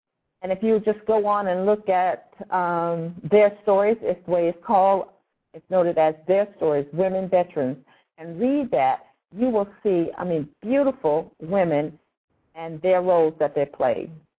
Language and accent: English; South Carolina, United States; what we did around Memorial Day and what it meant to me growing up in South Carolina.